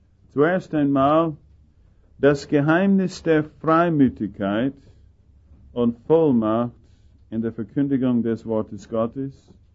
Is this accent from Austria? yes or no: yes; Austria; Und besonders Leute aus die Bauernleute und so weiter bei uns in Österreich, wenn sie an einem vorbeigehen, der einen Doktortitel hat